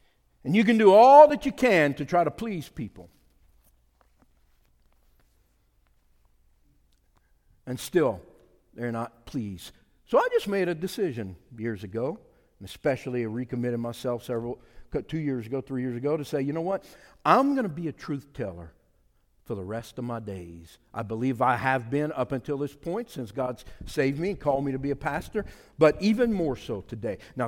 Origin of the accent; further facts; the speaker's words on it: Louisiana, United States; I'm of French descent. I'm a Cajun.